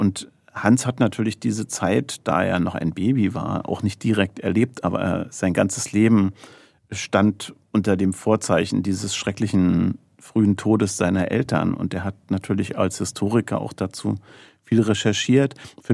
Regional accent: East Germany, Germany; Ich bin ja in der DDR groß geworden

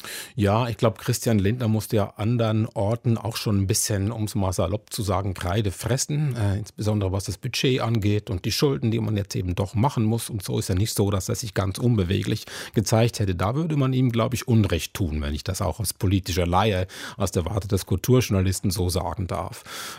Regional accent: Switzerland; Ich bin Schweizer

